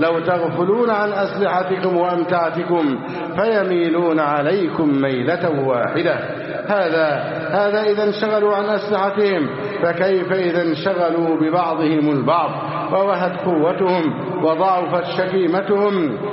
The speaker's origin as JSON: {"language": "Arabic", "country": "Egypt", "said": "اللهم احفظ بلدنا مصر أمنا أمانا"}